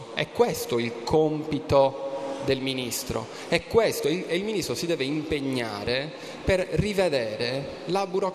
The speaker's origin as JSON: {"language": "Italian", "town": "Cagliari", "region": "Sardinia", "country": "Italy", "said": "vengo dalla Sardegna, vengo da Cagliari"}